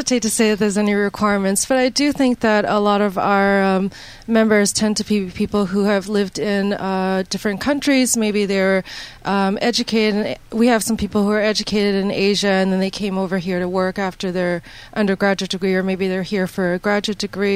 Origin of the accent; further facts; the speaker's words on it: Canada; also born or lived in Fairbanks, Alaska, United States / Taiwan; now in New York, United States; I was born in Alaska, in Fairbanks, Alaska, and I grew up in Canada, and now I'm in New York and been in New York for over 10 years, so I consider myself a New Yorker.